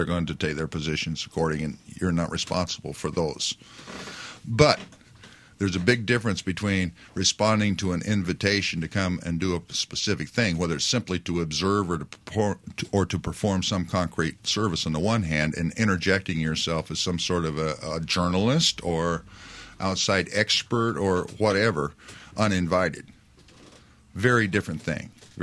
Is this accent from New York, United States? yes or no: no; Illinois, United States; named for a specific individual who happened to be a leader of the Meskaki and Sauk people where I grew up in Illinois.